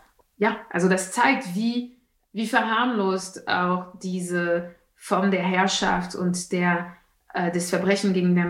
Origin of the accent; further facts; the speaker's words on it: France; moved away as an adult; now in London, United Kingdom; habe das erst bemerkt, als ich nach London gezogen bin mit 20 und dann haben mich die Leute gefragt, wo kommst du her? Dann habe ich gesagt, so ja, mein Vater kommt aus Algerien, meine Mutter aus Martinique.